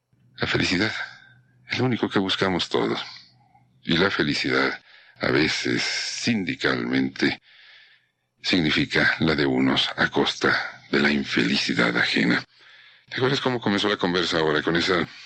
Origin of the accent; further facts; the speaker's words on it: Mexico; Somos muy especiales los que somos mexicanos.